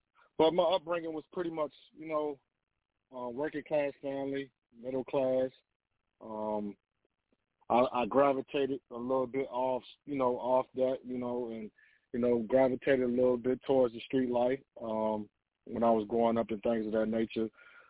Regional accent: Richmond, Virginia, United States; I'm from Richmond, Virginia, Gabriel, that kind of Prosperville district. This is where I was born and raised.

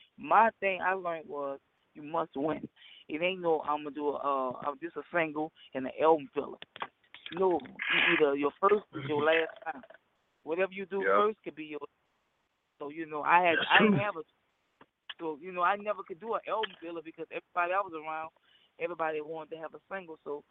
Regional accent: New Orleans, Louisiana, United States; now in Houston, United States; I'm from New Orleans, so remember, I'm here for the bounce. I love bounce. I'm in Houston.

